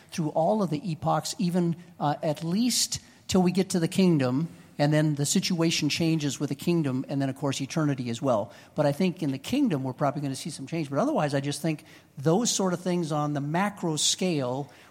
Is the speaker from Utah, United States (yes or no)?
yes; Utah, United States; I'm from Utah, it's not a problem.